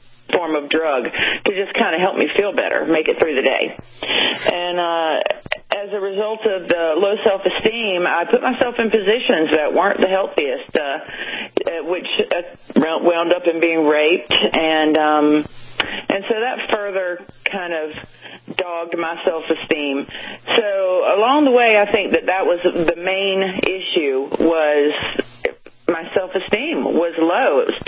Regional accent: Wilmington, North Carolina, United States; born or raised there

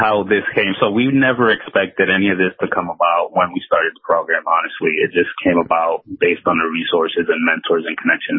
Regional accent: Holyoke, Massachusetts, United States; I grew up in Western Mass in Holyoke, same as Ezra.

